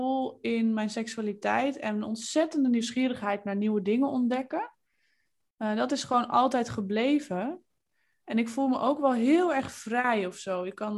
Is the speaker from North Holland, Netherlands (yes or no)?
no; Groningen, Netherlands; Want ik kom uit Groningen en... uit een klein dorpje in de provincie.